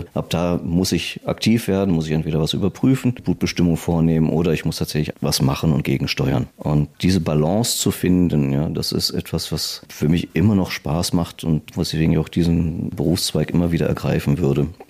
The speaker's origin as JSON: {"language": "German", "town": "Hanover", "region": "Lower Saxony", "country": "Germany", "tie": "born or raised there", "said": "ich bin aufgewachsen im Großraum Hannover."}